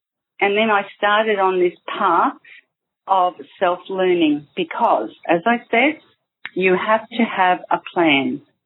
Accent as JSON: {"language": "English", "country": "Australia", "tie": "born there", "said": "I am Italian. I was born in Australia, but there's a cultural, I guess, connection there to Italy."}